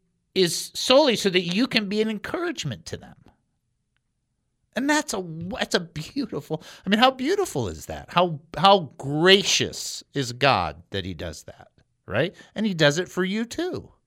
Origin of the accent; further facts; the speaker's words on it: Michigan, United States; Okay, so I grew up in Michigan.